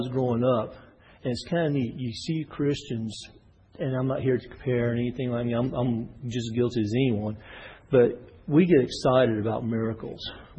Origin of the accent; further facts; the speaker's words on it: Houston, Texas, United States; when I was growing up in Houston, Texas, I was on a football team